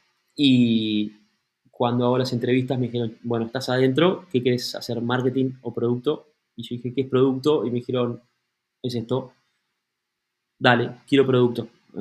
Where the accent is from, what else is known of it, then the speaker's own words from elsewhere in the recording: Argentina; me presentaría probablemente diciendo que soy argentino